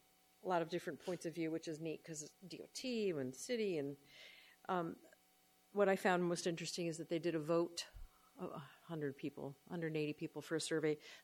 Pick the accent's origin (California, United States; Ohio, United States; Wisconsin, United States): Ohio, United States; Menor; Back in my hometown of Menor, Ohio, they took an old elementary school and turned it into the most lovely set of condos